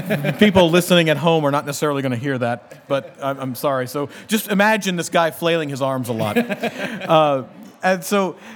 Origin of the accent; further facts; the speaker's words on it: Louisiana, United States; Well, now I'm from Louisiana. It's also Mardi Gras.